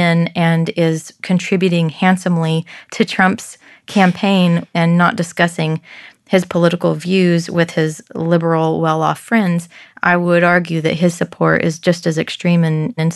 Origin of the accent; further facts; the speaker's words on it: Kansas, United States; In 2008, 42% of Kansas, which is my home state and thought of as one of the reddest in the nation, voted for Barack Obama.